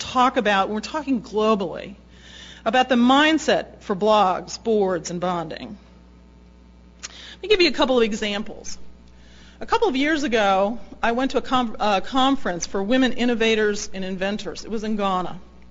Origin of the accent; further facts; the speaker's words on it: United States; there's a lot that I, as an American, have assumed that is wrong